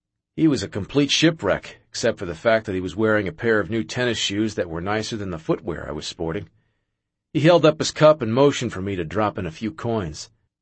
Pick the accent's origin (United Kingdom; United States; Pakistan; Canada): Canada; Winnipeg, Manitoba; "I'm from Winnipeg, you idiot."